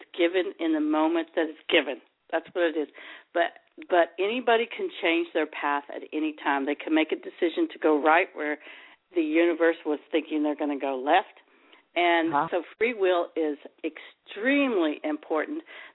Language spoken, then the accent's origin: English; the South, United States; also born or lived in New Jersey; I only lived there for a while, but actually I'm from the South.